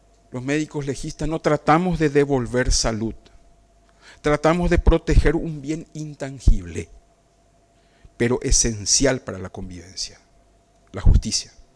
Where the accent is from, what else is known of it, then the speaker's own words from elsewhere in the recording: Paraguay; de la cual formo parte como representante paraguayo